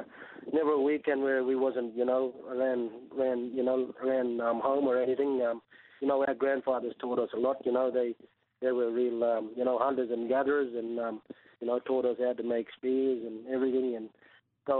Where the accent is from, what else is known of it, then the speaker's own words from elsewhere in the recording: Cooktown, Queensland, Australia; Yeah, Cooktown, it's Cooktown sort of pretty much the middle of where the two sort of, tribal sort of nations meet.